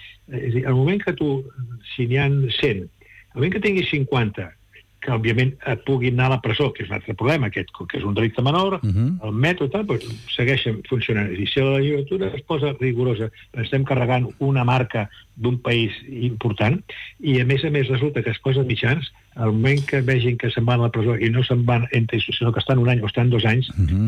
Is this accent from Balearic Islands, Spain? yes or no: no; Barcelona, Catalonia, Spain; Jo soc barceloní, nascut a Barcelona, he treballat molt a Barcelona, segueixo venint a Barcelona